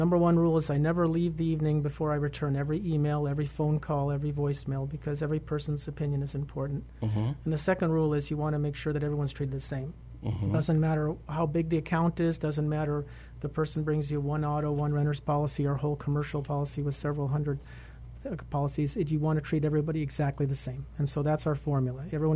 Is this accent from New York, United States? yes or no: no; San Diego, California, United States; Well, we've been in the Valley for 20 years. We come from San Diego, California.